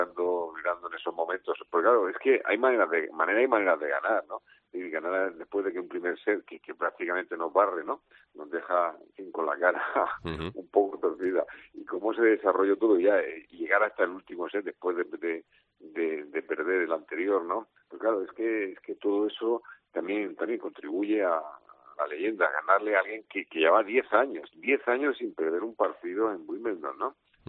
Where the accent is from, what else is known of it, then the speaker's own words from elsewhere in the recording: Region of Murcia, Spain; cuando nos preguntan de dónde somos, a los murcianos siempre tenemos que decir, nosotros somos de donde Carlos Alcaraz